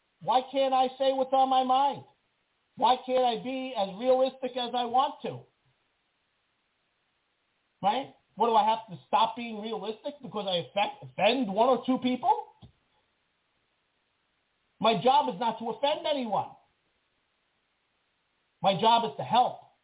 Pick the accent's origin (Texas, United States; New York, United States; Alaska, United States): New York, United States; I'm a New Yorker. Can't help it.